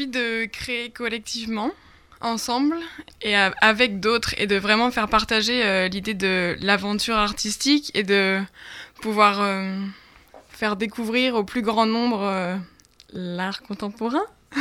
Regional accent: Arras, Hauts-de-France, France; born there; Non, j'étais la seule d'Arras. Et du coup, parce que comme je suis née à Arras et j'ai fait mes études à Arras, ça me fait toujours plaisir de revenir ici.

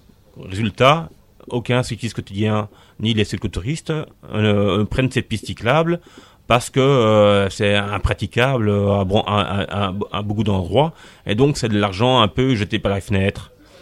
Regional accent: Brussels, Belgium; Les pavés bruxellois, parce que je suis d'origine de Bruxelles, ne sont pas mieux que ceux d'Arras.

